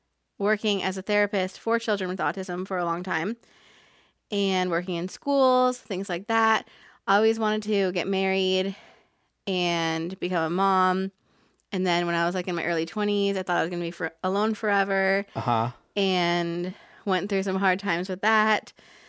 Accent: Folsom, California, United States; also born or lived in Placerville; I was born in Northern California in Placerville

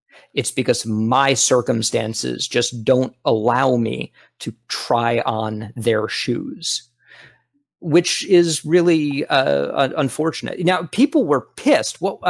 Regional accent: Florida, United States; In fact, the neighborhood that I grew up in South Florida

